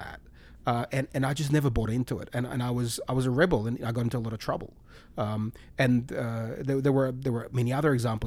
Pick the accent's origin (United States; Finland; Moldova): Moldova; Chisinau, Chișinău; I remember the exact park bench in this apartment complex where I grew up in Kishinev.